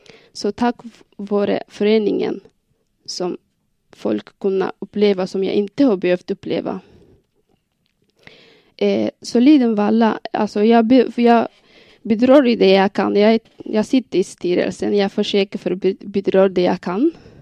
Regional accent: Oromia, Ethiopia; first language Oromo; Swedish is a second language; moved away as an adult; now in Sweden; Jag kommer ursprungligen från östra Etiopien i Oromo län. Mitt modersmål är oromifa. Jag talar arabiska och svenska. Vi har kommit till Sverige sedan 2004 i augusti. Då bodde vi i Husum.

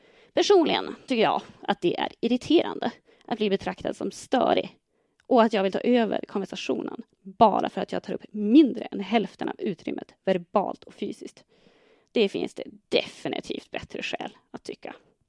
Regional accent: Örnsköldsvik, Västernorrland County, Sweden; born there; Jag föddes på Örnsköldsviks sjukhus en lördag i september 1978.

